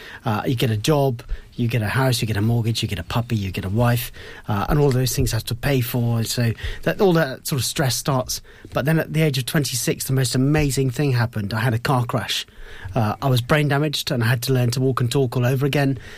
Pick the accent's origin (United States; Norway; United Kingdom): United Kingdom; South West England; I lived in Devon. I grew up in Devon